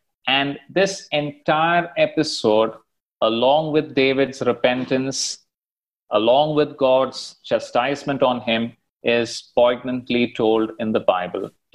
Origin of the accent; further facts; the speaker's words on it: India; Now, if I'm writing a book, I'm from India, and if I'm writing a book and I want Indians to adopt that book